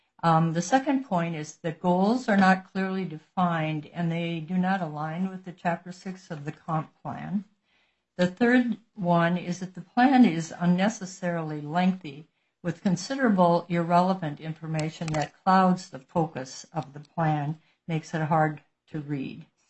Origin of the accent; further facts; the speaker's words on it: Hansville, Washington, United States; Thank you. … from Hansville.